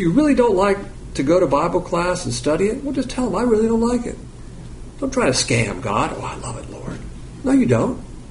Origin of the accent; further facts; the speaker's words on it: the South, United States; You might be a Yankee, and I'm a Southerner all the way.